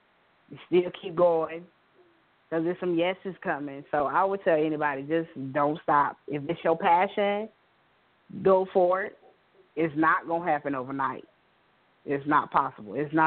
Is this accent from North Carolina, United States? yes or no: yes; North Carolina, United States; Yeah, I'm not. Yeah, I'm the only one from North Carolina. The rest of them are from different places.